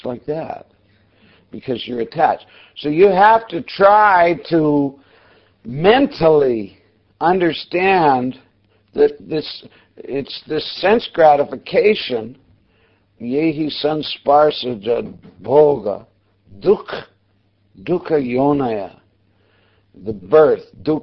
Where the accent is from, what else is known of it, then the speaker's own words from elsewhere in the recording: Canada; Yeah, actually, I'm Canadian, so I'm from the colonies.